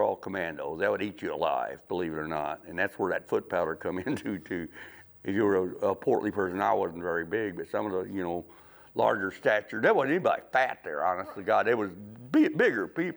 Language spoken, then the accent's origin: English; Illinois, United States; I mean, I didn't, but I'm a redneck. I'm from Southern Illinois.